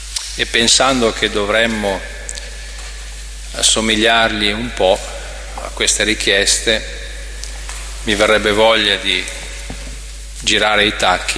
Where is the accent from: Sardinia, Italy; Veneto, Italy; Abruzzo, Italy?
Sardinia, Italy; now in Lombardy, Italy; io vengo dalla Sardegna, poi negli anni 60 si usava migrare a nord per poter lavorare, per cui poi la mia vita è stata qui in Lombardia.